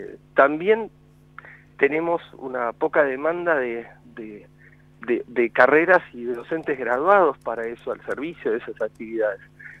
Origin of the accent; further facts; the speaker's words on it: Cipolletti, Río Negro, Argentina; Yo crecí en Chipoleti, en el Alto Valle, iba a la escuela 53, y después mi segunda casa quizás era la Biblioteca Popular Bernardino Rivadavia.